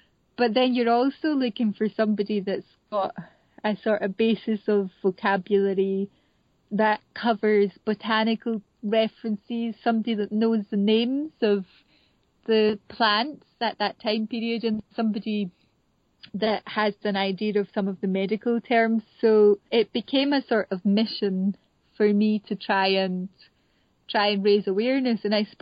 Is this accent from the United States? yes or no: no; Scotland, United Kingdom; born there; I'm not a Gaelic speaker. I was born in the Lowlands, and although I've had exposure to Gaelic, I'm not a speaker.